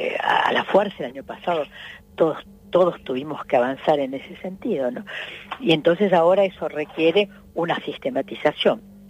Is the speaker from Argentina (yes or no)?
yes; Argentina; ¿cómo somos los argentinos?